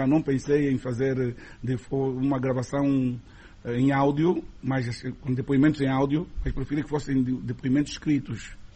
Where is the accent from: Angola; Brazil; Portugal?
Angola; Luanda; Porque eu sou do Rangel